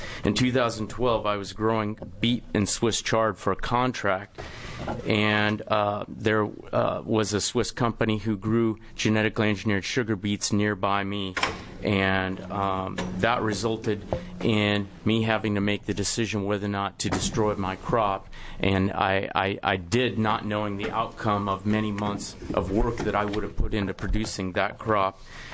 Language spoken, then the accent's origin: English; Oregon, United States; I'm a farmer from Southern Oregon, and I'm here because I support HB 4122.